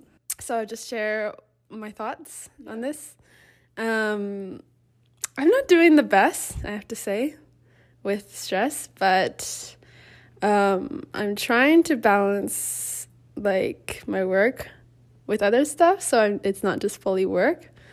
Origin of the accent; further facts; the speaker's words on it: Toronto, Ontario, Canada; But I'm from Toronto. I'm studying computer science.